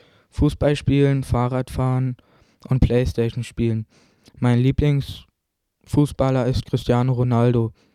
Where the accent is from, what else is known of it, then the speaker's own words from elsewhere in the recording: Cottbus, Brandenburg, Germany; now in Lenk, Switzerland; Ich komme aus Deutschland von einer Stadt, die Cottbus heißt. Diese Stadt liegt in der Nähe von Berlin.